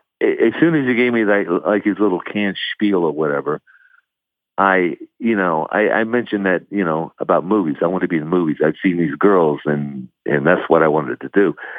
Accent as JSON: {"language": "English", "region": "Texas", "country": "United States", "said": "I mentioned I was from Texas."}